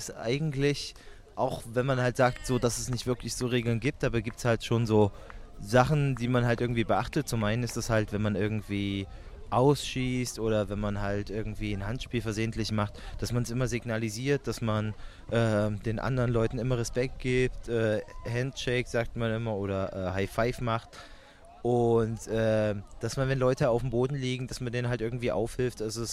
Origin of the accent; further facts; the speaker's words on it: Germany; born there; Aber natürlich bin ich auch trotzdem in Deutschland geboren und freue mich halt auch, wenn die Deutsche ein bisschen weiterkommen würde.